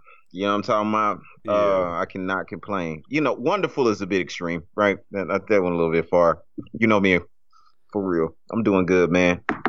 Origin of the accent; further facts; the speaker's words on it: Las Vegas, Nevada, United States; I'm from Las Vegas.